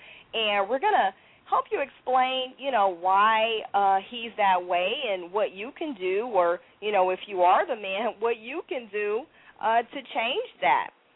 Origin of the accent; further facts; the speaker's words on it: Kansas City, United States; I love the Midwest. I'm from Kansas City